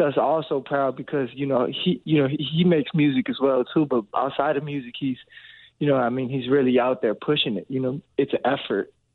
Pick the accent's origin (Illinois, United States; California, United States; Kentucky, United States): Illinois, United States; Chicago; my father's Japanese, from Chicago, you know, but I was raised in Chicago, you know, so I'm also Chicago